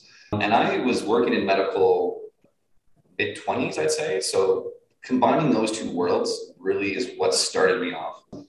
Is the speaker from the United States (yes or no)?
no; Ottawa, Ontario, Canada; I'm born and raised in Ottawa. I love my city.